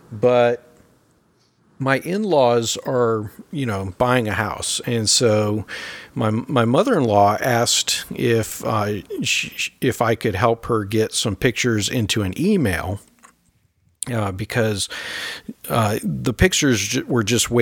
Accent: San Jose, California, United States; now in South Carolina, United States; And it was held in San Jose, California, which is my hometown, even though I live in South Carolina now.

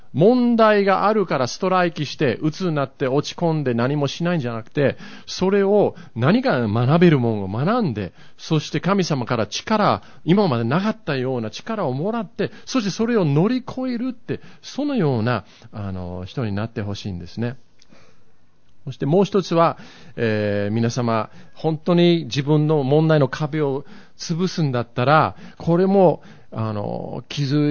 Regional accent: Yokohama, Kanagawa, Japan; 子供の時に私は横浜に住んでたんですけれども、小学校、家から小学校までだいたい30分歩いてたんですね。

